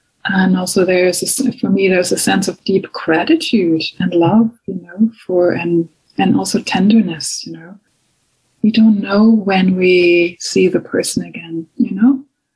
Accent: Germany; So I started, I grew up in Germany.

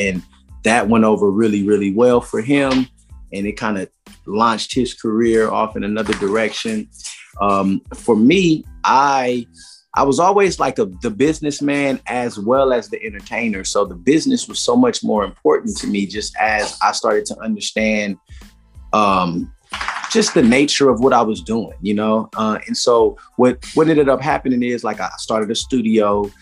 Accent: Inglewood, California, United States; I'm from Inglewood. There was no ING Times.

